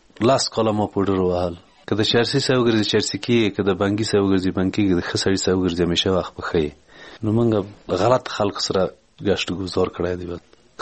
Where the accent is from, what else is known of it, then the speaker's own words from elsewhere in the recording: Parwan, Afghanistan; د پروان ولایت یم د غوربند ولسوالۍ